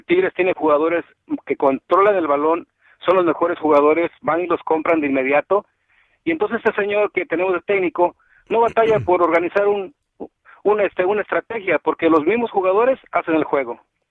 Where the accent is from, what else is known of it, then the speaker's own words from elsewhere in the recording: Monterrey, Nuevo León, Mexico; now in Dallas, United States; yo soy Tigre, regiomontano.